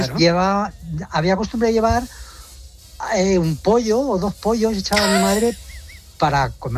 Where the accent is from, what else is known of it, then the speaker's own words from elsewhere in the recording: Villarrobledo, Castilla-La Mancha, Spain; now in Finland; llamo desde Finlandia, aunque soy de Villarrobledo, que es un pueblo de Albacete.